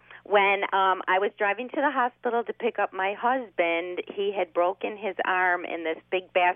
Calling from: Buffalo, New York, United States; from Buffalo.

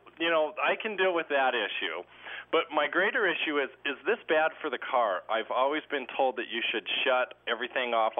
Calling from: Bend, Oregon, United States; Hi, I'm calling from Bend, Oregon.

